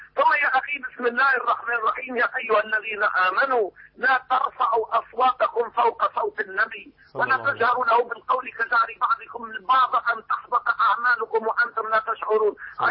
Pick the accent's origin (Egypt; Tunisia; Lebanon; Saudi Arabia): Tunisia